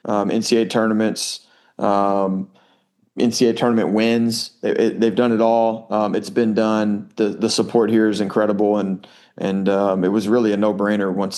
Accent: Texas, United States; And I love Texas, and it's obviously where I'm from. It's my home state, and I just really like the people.

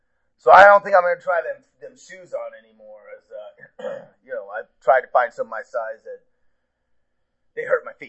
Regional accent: Pocatello, Idaho, United States; I'm from Pocatello, Idaho.

